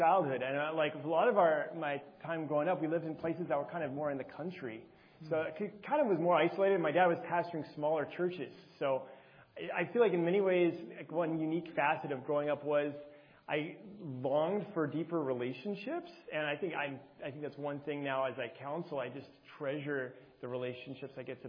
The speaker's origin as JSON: {"language": "English", "region": "Alabama", "country": "United States", "tie": "born or raised there", "also_born_or_lived": "Virginia", "said": "So I grew up primarily, I say, in Alabama. We kind of moved around a bit. I was born in Virginia, but we moved around, and I spent most of my life in Alabama."}